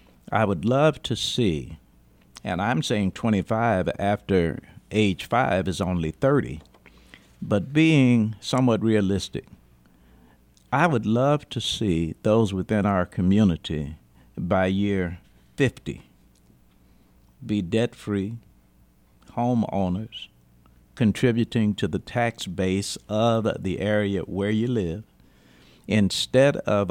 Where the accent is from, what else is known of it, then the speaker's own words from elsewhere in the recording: Chicago, Illinois, United States; And let me say to I grew up in Chicago, and old Mayor Daley used to say to both of you